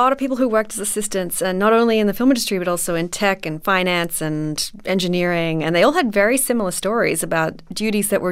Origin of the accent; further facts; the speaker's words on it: Australia; I'm Australian